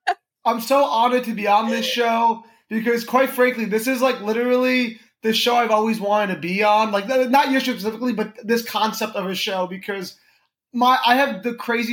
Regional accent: Connecticut, United States; accent: New York; now in New York, United States; I'm from Connecticut. I'm not from New York. I live in New York now.

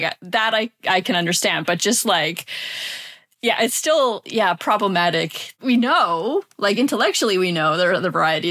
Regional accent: Canada; I'm Canadian

